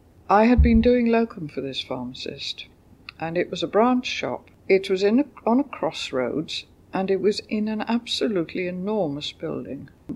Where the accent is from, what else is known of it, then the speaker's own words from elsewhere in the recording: Cardiff, Wales, United Kingdom; I was born on September the 3rd, 1924, in Cardiff. Primary education, I went to Marlborough Road School, and then I went to Cardiff High School for girls